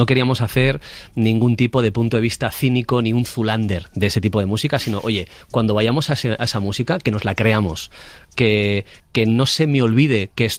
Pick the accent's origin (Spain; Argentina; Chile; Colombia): Spain; Basque Country; ni siquiera ha participado como buen vasco con plantillas, piso hacia adentro